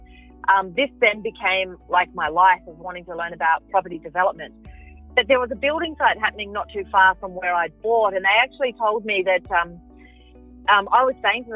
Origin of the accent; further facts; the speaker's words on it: Sydney, New South Wales, Australia; So I grew up out in Western Sydney